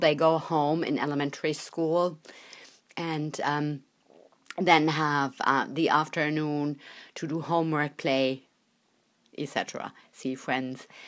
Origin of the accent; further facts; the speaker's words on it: Koblenz, Rhineland-Palatinate, Germany; also born or lived in Hannover / Düsseldorf; I was born in Hannover, which is northwest. And then when I was two, my parents, because my father was military, we moved to Koblenz, which is further south. And it has all these nice castles. So I grew up with all the Rhine castles.